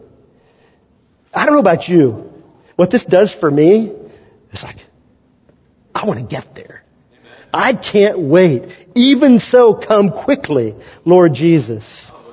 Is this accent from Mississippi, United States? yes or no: no; Kansas, United States; born there; I was born in Kansas, so I can make fun of Indiana too.